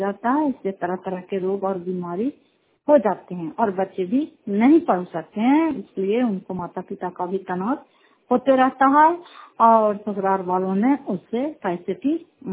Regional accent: Fatehpur, Bihar, India; घर फतेहपुर पंचायत माकरौता जिला नालंदा से मैं बोल रही हूँ। जिला नालंदा की निवासी हूँ

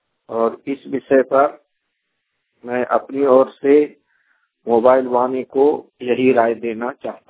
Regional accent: Ganeshpur, Jharkhand, India; ग्राम Ganeshpur post चाची जिला धनबाद का रहने वाला हूँ।

